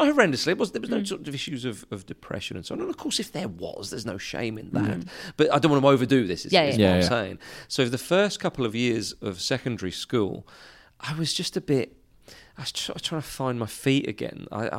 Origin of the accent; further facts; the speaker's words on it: Scotland, United Kingdom; my parents were English and I grew up in Scotland.